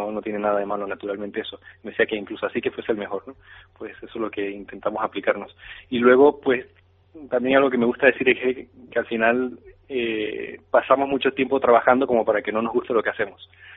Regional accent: Panama; moved away; Yo soy panameño y llevo aquí unos 12 años

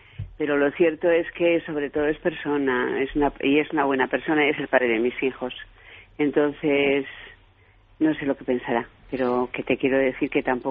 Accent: Valladolid, Castile and León, Spain; now in Madrid, Spain; De Madrid, porque, bueno, llegué de Valladolid allí a trabajar y lo conocí allí

